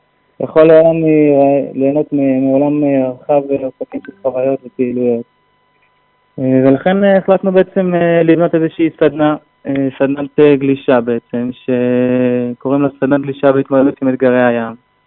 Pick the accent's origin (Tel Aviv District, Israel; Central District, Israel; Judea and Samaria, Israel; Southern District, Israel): Judea and Samaria, Israel; Otniel; אני קצין משוחרר, אני גדלתי ביישוב עתניאל.